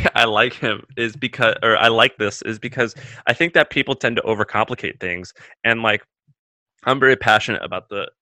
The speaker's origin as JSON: {"language": "English", "region": "the South", "country": "United States", "said": "It's in Alabama, which, you know, I'm from the South."}